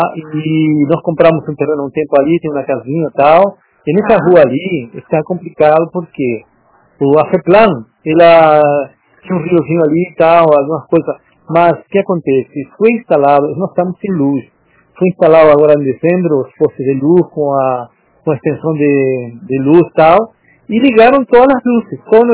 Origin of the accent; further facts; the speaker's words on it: Uruguay; Portuguese is a second language; now in Brazil; moro aqui no Brasil, sou uruguaio, moro no Brasil há 37 anos.